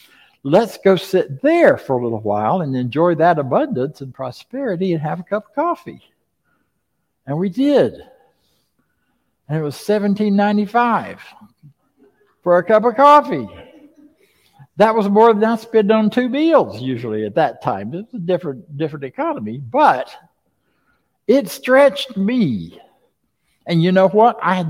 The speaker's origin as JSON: {"language": "English", "region": "Florida", "country": "United States", "tie": "born or raised there", "said": "Where I grew up in Florida, without culverts, none of the roads would last more than a day or two because there's so much water flowing."}